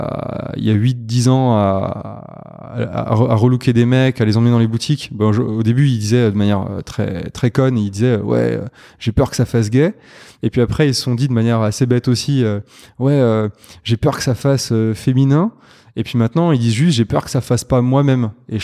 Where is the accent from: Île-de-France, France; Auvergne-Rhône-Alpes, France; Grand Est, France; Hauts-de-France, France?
Grand Est, France; Non, en fait, on vient tous les deux de région. Moi, j'ai grandi dans un petit village du Sungo. C'est le sud de l'Alsace, l'Alsace des étangs.